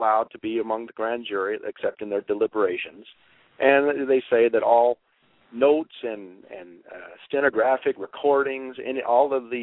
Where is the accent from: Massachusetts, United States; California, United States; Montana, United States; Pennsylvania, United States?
Montana, United States; Montana is one of them, my home state